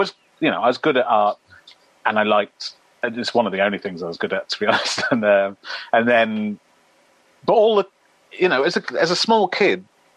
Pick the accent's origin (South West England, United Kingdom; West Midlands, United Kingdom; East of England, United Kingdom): West Midlands, United Kingdom; Tamworth; So I'm from Tamworth, just right. north of Birmingham. Actually, a place called Faisley, which is just outside of Tamworth